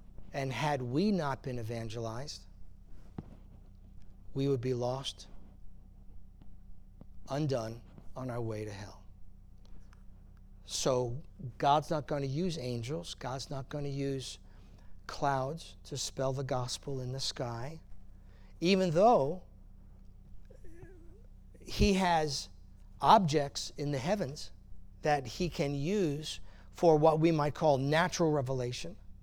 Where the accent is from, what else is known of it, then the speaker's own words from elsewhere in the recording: Massapequa Park, New York, United States; So this is my home street where I was born and I grew up on Long Island. It's called Massapequa Park